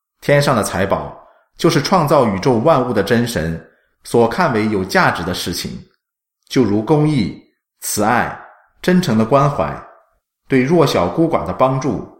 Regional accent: Hong Kong; 我成长于经济起飞阶段的香港，家境清贫，住山边寮屋及政府屋村。

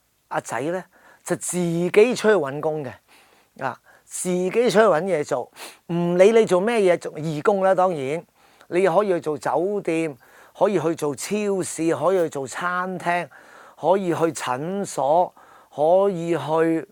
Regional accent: Hong Kong; 我哋香港人對小朋友。太多擔心了

